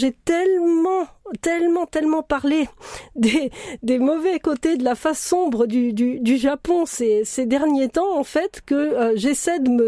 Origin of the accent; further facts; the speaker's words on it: Paris, Île-de-France, France; on est française, on vient de Paris